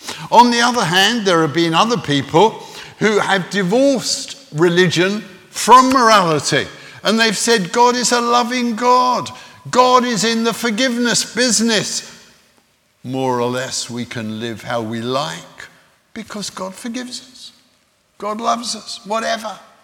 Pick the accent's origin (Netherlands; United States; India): India; South India; Most of you know that I grew up in South India